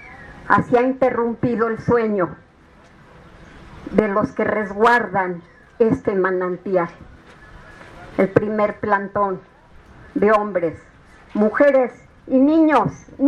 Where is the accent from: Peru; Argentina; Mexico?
Mexico; proteger todos los derechos como pueblo mexicano